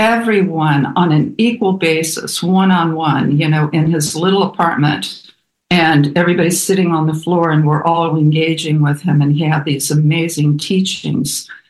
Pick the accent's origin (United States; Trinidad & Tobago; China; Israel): United States; Muncie, Indiana; moved away as an adult; also born or lived in California; I was raised Catholic in Muncie, Indiana. And a large family, five siblings. And as I graduated Ball State University, moved out of Muncie, moved to California